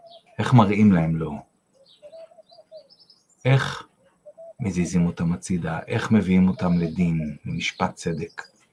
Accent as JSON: {"language": "Hebrew", "town": "Beit Arye", "region": "Judea and Samaria", "country": "Israel", "tie": "born or raised there", "also_born_or_lived": "Givatayim", "said": "כשהייתי בן 10, גרתי בגבעתיים, נולדתי בגבעתיים, ובגיל 10, זה היה בשנת 81, עברנו בית לבית אריה, וההורים שלי היו ממקימי בית אריה."}